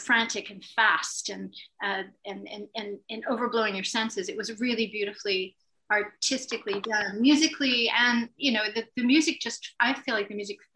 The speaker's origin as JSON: {"language": "English", "country": "United States", "tie": "born or raised there", "said": "there's so much reference of growing up in America and looking back at our not terribly long, but very rich history of music and film"}